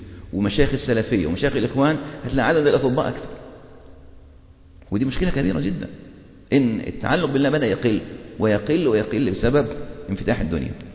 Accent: Egypt; قلت له انا من مصر.

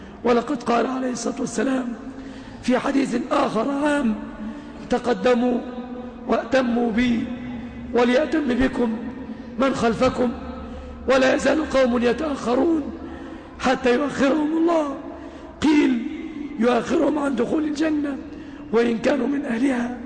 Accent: Egypt; اللهم اجعل بلادنا مصر آمنة مطمئنة

